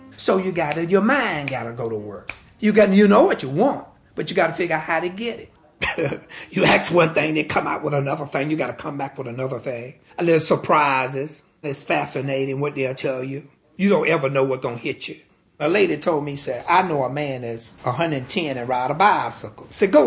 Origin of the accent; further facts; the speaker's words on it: Oxford, North Carolina, United States; born there; I was born in Grammar County, Oxford, April the 1st, 1942. Oxford was a quiet community. Wasn't anything exciting here.